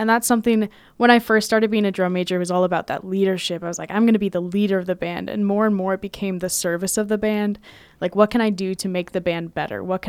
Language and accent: English; Iowa, United States; They're like, oh, you're from Iowa. I'm from Iowa.